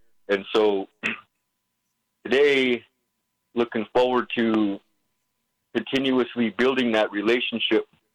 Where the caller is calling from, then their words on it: Nevada, United States; I'm calling from Oahu, Nevada.